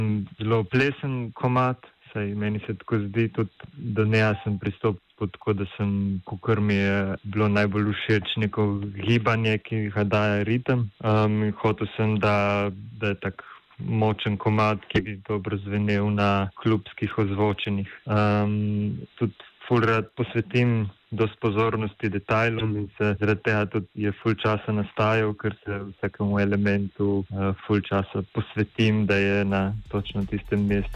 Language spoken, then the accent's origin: Slovenian; Dornberk, Gorizia, Slovenia; jaz sem iz Dornberga v Vipavski dolini